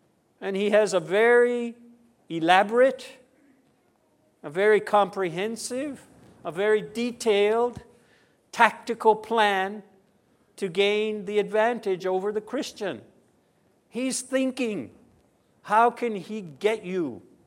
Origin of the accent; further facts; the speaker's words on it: United States; I don't like flying very much, and I'm from America, so I have to go back once in a while.